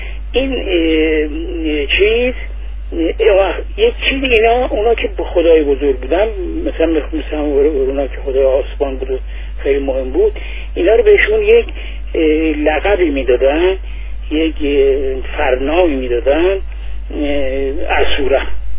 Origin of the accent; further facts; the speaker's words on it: Iran; moved away; چون از ایران که رفتم بیرون، اومدم بیرون از همون موقع 27 اومدم بیرون